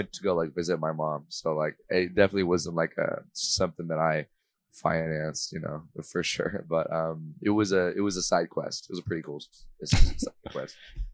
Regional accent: Huntington Beach, California, United States; being in, growing up in Huntington Beach, I have white friends who are into rap music.

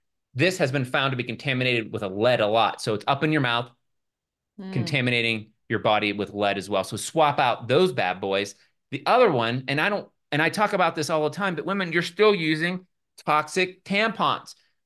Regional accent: Pittsburgh, Pennsylvania, United States; Slippy is a Pittsburgh word. I'm from Pittsburgh. I pronounce a lot of things wrong because that's how I was taught. That was my environment.

